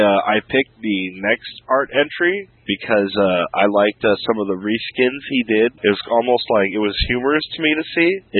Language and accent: English; United States; Because I'm American, I can do it.